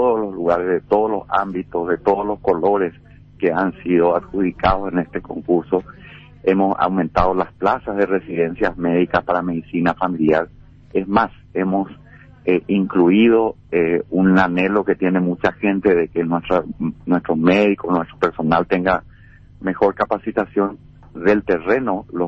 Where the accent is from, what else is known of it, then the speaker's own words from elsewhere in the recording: Paraguay; como ciudadano paraguayo